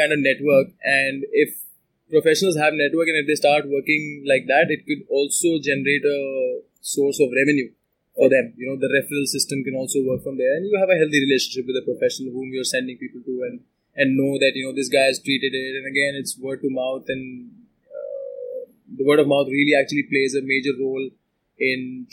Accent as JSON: {"language": "English", "country": "India", "said": "we come from Indian, you know, middle class families"}